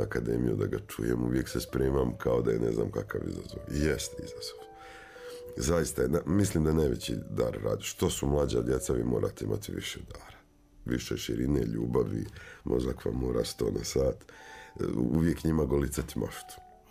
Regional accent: Sarajevo, Federation of Bosnia and Herzegovina, Bosnia & Herzegovina; ja sam došao iz Sarajeva koji nije u tom momentu bilo pretjerano sredina jaka za klasičnu muziku

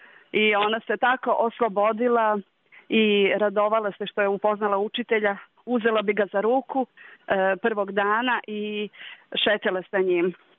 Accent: Prizren, Kosovo; born there; Pa ja sam rođena u Prizrenu i ostala sam

